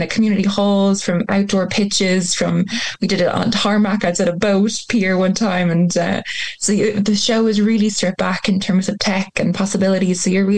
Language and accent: English; Ireland; it's still so inherently part of your life growing up in Ireland